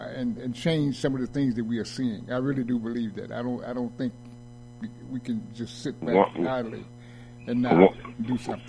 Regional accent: Durham, North Carolina, United States; my hometown, Durham, North Carolina, they had a black university that people could go and train, come out, help build the city.

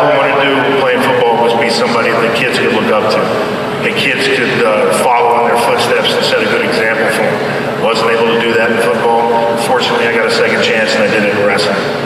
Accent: Tulsa, Oklahoma, United States; also born or lived in California; I'm from Tulsa, Oklahoma. Grew up there 17 years.

